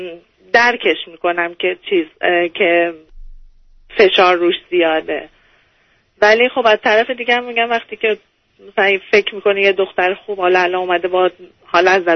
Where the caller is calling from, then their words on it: Canada; من 32 ساله از کانادا هستم.